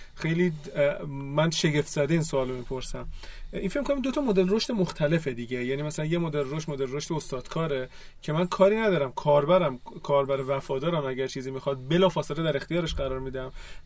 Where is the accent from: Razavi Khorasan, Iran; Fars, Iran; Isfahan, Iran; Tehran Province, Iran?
Isfahan, Iran; من یه تجربه‌ای دارم، من اصفهانیم